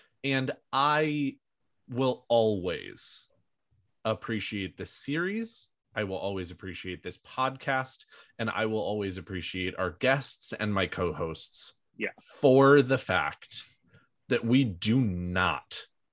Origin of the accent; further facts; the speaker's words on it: Los Angeles, California, United States; I'm from Los Angeles and I'm a liberal person